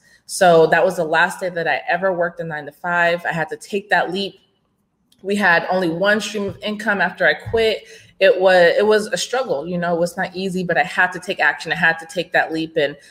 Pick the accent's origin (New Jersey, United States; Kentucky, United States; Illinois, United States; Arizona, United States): Arizona, United States; Gilbert; now in Dallas, United States; I'm actually from Arizona. I grew up in Gilbert, Arizona. It's a very kind of like a smaller town outside of Phoenix.